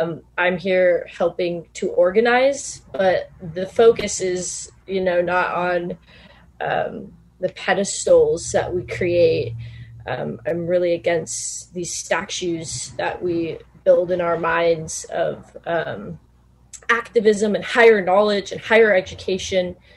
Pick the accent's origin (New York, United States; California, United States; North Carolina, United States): California, United States; Orange; I am not. I'm from South. I'm from City of Orange.